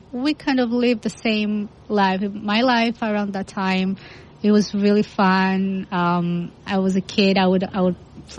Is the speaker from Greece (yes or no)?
yes; Greece; moved away as an adult; also born or lived in Albania; now in United States; I'm European. I was born in Albania, raised in Greece. I lived in Greece about 22 years, and then I moved to States in 2016.